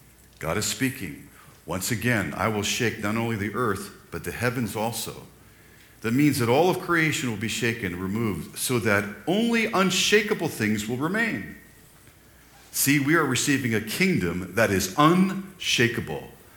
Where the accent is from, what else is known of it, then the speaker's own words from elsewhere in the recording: New York, United States; my family, we grew up in New York, so we talk about this, that it affected New Yorkers differently